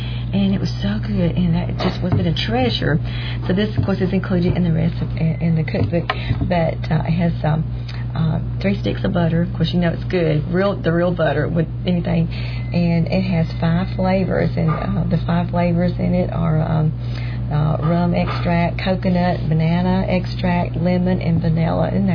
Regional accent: Southern United States, United States; be just proud that I'm a Southerner.

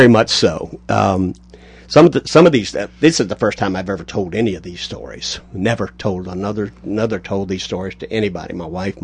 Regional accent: North Carolina, United States; It's funny that being in Vietnam, home, I was from North Carolina at the time.

